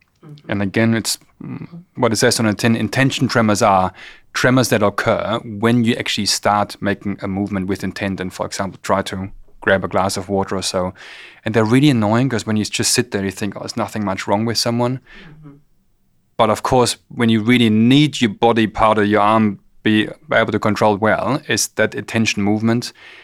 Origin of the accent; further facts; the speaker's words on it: Germany; accent: German; English is a second language; moved away as an adult; now in Brisbane, Australia; As you might have realized from my accent, unless they fix it up, I'm German. But grew up in Germany and fell in love with a lovely Kiwi girl who tried to drag me to New Zealand via England. We kind of got stuck here.